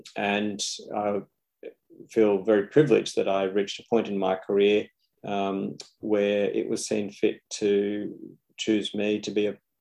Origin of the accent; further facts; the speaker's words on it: Sydney, New South Wales, Australia; I was born in Australia and indeed in Sydney. So growing up here as a very young person